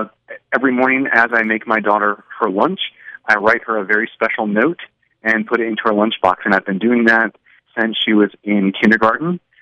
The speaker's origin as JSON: {"language": "English", "town": "Port Leyden", "region": "New York", "country": "United States", "tie": "born or raised there", "said": "I grew up in Lewis County in Port Lydon and lived there up until the time I went to college. And my family still lives in the area, so I absolutely consider that home."}